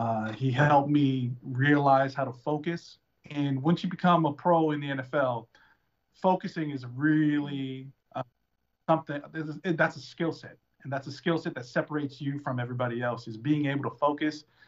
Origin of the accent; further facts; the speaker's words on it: American Samoa; You know, I'm from American Samoa, and my parents, they had 10 children. 10 girls.